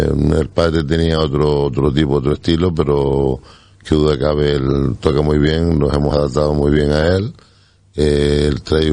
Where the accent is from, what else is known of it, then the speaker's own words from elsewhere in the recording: Cofete, Canary Islands, Spain; saben que yo nací en Cofete, saben que yo soy cofetero, como digo yo.